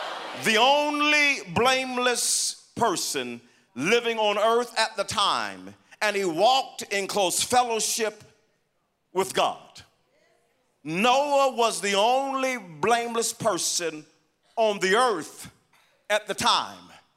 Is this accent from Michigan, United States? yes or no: no; Wewoka, Oklahoma, United States; I know you know right where it is now, and that's where I grew up in Wewoka.